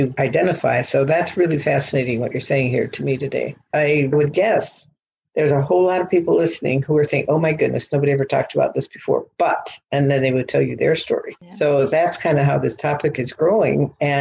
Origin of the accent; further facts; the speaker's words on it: Nigeria; I grew up in Nigeria.